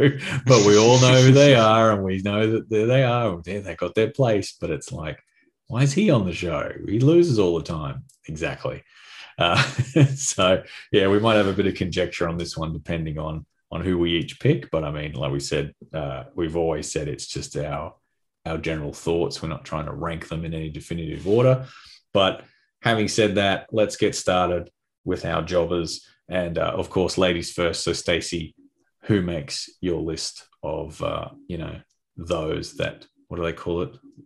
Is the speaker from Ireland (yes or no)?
no; Australia; as always, I'm joined by my fellow Aussies